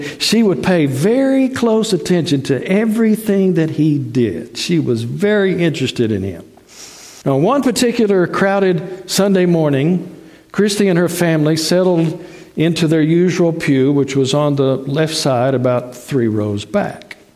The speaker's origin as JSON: {"language": "English", "town": "Searcy", "region": "Arkansas", "country": "United States", "tie": "born or raised there", "said": "I claim Searcy, Arkansas is my hometown. I graduated high school from there. We spent about 5 or 6 years there. It's in north central Arkansas, one county above Pulaski County, where Little Rock is."}